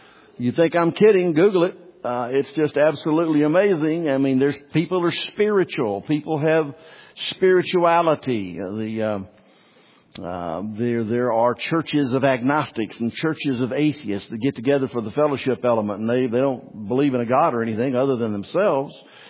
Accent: United States; born there; I was born in the United States. So by default, you know, I must be a Christian.

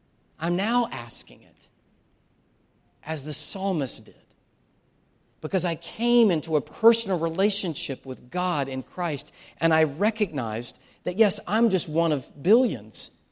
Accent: the South, United States; I grew up in the South where Jesus is talked about, but he's more like a ghost.

